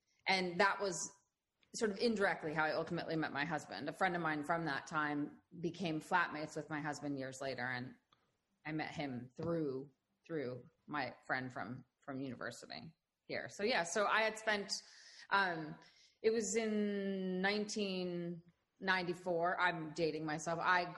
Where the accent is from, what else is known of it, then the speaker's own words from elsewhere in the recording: Los Angeles, California, United States; moved away as an adult; also born or lived in New York City; now in London, United Kingdom; Well, I grew up in Los Angeles, and then I lived in New York City for like 10 years or so. And then I moved back to Los Angeles with my husband, who's English.